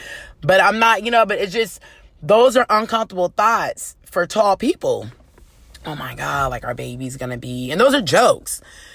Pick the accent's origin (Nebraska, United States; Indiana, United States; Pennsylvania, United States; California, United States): California, United States; Oakland; I'm from Oakland. So, of course, I love the Warriors